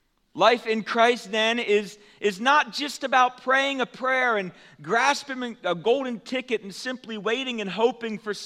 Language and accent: English; Pennsylvania, United States; I was a graduate from Penn Manor High School, and so this was my first year coaching football at Solanco, and the very first game of the season, we were going against the school that I had spent 10 plus years of my life attending.